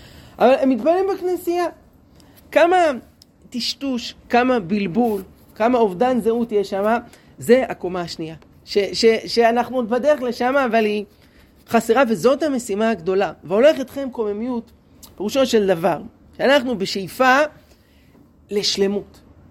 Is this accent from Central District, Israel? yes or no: no; Jerusalem, Jerusalem District, Israel; בתור ילד גדלתי בירושלים, כל שנה עריקות דגלים